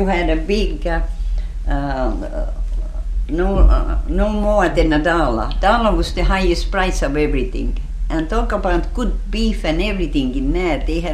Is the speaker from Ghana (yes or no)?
no; Finland; now in United States; That was 1902, you know, when I come from Finland.